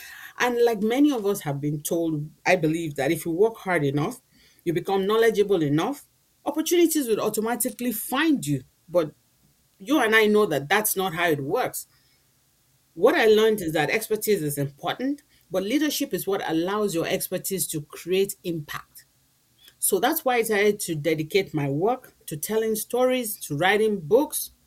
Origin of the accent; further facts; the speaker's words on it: Nigeria; I remember growing up in Nigeria